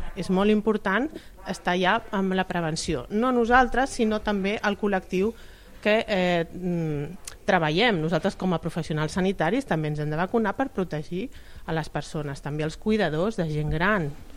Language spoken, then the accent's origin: Catalan; Sabadell, Catalonia, Spain; jo estic treballant a Barcelona, però sóc de Sabadell